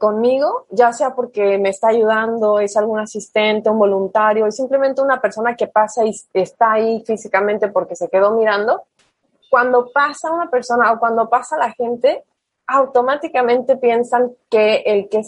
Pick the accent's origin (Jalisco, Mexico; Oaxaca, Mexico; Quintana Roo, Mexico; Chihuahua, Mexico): Quintana Roo, Mexico; Cancún; also born or lived in Mexico City; Nací en DF, pero toda mi vida, desde los 2 meses, he estado aquí. Entonces, prácticamente yo me considero cancunense totalmente. Y aquí crecí y aquí es mi lugar de vida.